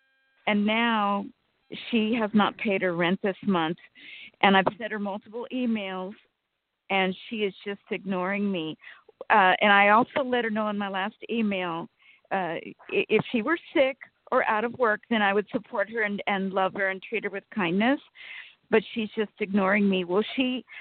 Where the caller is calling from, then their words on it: Sacramento, California, United States; from Sacramento.